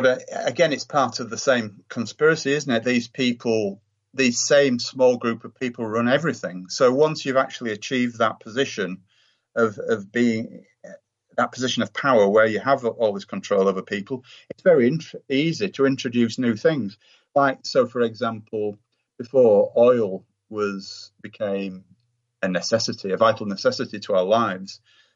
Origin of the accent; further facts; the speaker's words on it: United Kingdom; me as a Brit